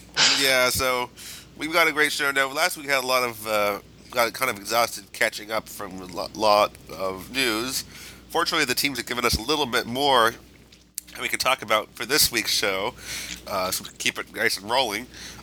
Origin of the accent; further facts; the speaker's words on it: San Francisco, California, United States; from San Francisco, California.